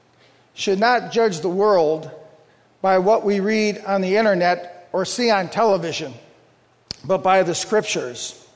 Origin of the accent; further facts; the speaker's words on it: Ohio, United States; Since I'm from Ohio and went to Cedarville, of course.